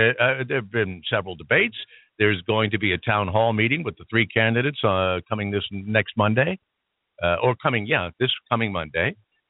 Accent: New York, United States; Well, I don't expect that. I'm from New York, too. And that's not the way I grew up.

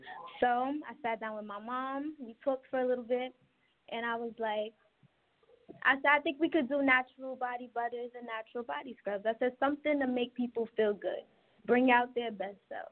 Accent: Brooklyn, New York, United States; I'm 17 years old. I'm from Brooklyn, New York.

